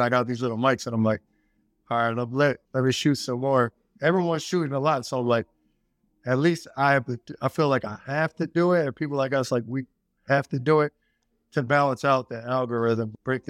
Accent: Philadelphia, Pennsylvania, United States; So I was born in Philly, had a crazy childhood. I did a lot of wild stuff. I grew up anywhere in Philly is wild.

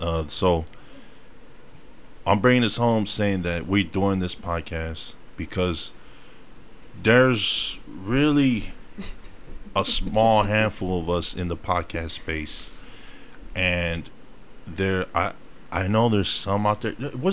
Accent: San Francisco, California, United States; also born or lived in Carson, California / Bay Area; now in Tacoma, United States; know, my family came from San Francisco, California. But now we are here in the Pacific Northwest. I was raised in San Francisco for about 7 years of my childhood, but been up and down from Carson, California, to the Bay Area, and then now to the Pacific Northwest

